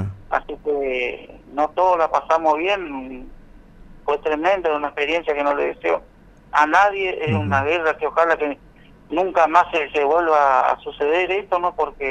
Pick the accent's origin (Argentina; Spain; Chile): Argentina; Monte Caseros, Corrientes; now in Santo Tomé, Argentina; yo estoy acá en Santo Tomé, yo no soy de acá, pero ya hace muchos años que vivo acá, así que soy de Monte Casero, pero ya tengo toda mi familia acá, así que ya soy un santotomeño más.